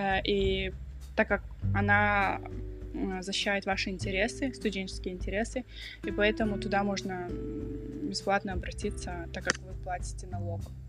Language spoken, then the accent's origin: Russian; Kazakhstan; now in Germany; я сама из Казахстана, но живу и учусь в Германии.